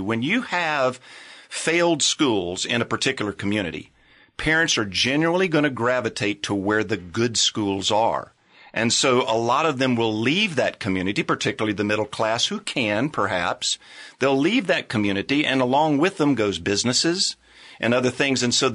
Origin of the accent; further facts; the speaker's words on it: Durham, North Carolina, United States; I grew up in the Durham public schools.